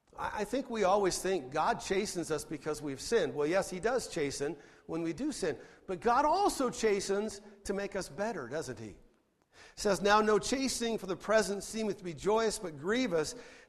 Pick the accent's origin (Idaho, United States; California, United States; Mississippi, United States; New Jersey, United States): Idaho, United States; Twin Falls; my best friend, Jim Mott, we grew up together in Twin Falls, Idaho, did everything together.